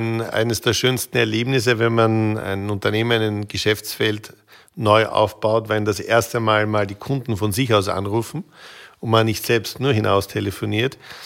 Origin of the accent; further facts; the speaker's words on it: Austria; uns als Österreicher in der Mitte zu verstehen